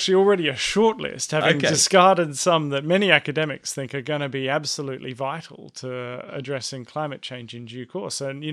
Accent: Australia; I should have said an Australian, as I'm one of them.

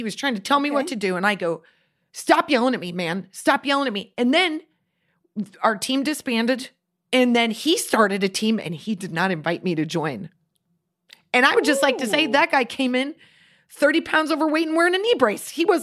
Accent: Midwest, United States; We grew up in the Midwest where they didn't have soccer.

